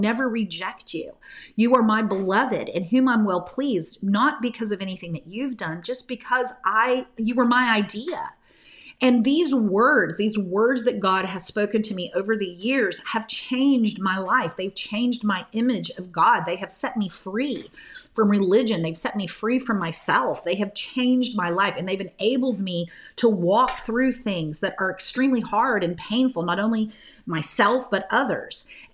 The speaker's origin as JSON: {"language": "English", "region": "Bible Belt", "country": "United States", "tie": "born or raised there", "said": "I grew up in the Bible Belt, and I had a lot of judgment about faith healers and all these things."}